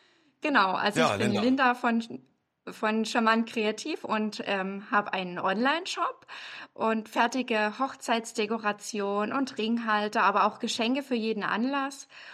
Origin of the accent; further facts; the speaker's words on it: Dresden, Saxony, Germany; Ich bin aus Dresden.